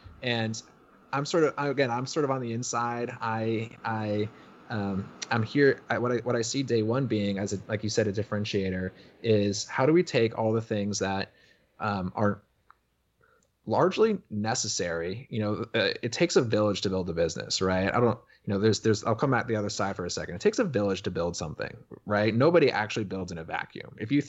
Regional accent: Connecticut, United States; I don't think I grew up in Connecticut, you know, the farther reaches of the New York City suburbs. Grew up in what was definitely Giants land, even though I became a Patriots fan.

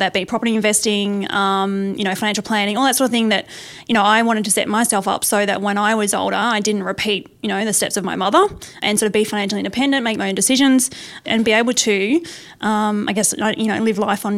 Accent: Tasmania, Australia; Well, I'm actually from Tasmania. So that was where I was born and bred

